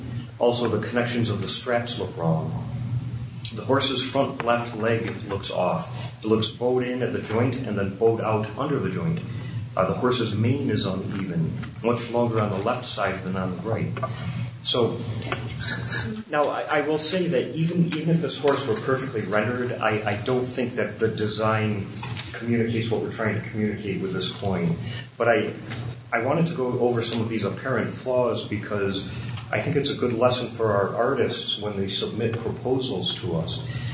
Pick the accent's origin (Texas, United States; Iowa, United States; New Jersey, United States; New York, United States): New York, United States; I grew up around horses in New York, so...